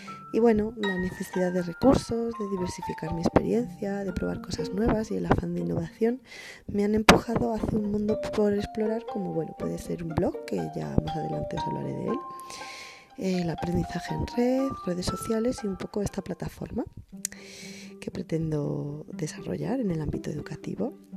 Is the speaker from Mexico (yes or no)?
no; León, Castile and León, Spain; now in Madrid, Spain; Soy leonesa, adoptada en Madrid, pero nómada por naturaleza.